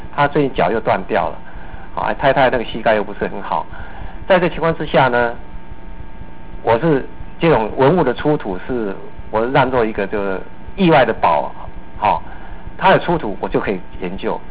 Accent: Taiwan; 那我就跟他讲，我从台湾过来的，很远很远很远

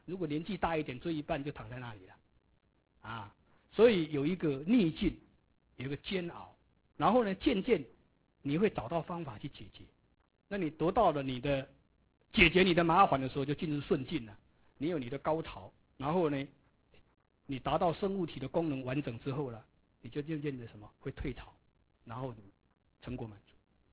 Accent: Taiwan; 所以，以前我们台湾人讲这个“蟾蜍蟾蜍，莫惊行捕”，就是吸鸦片。

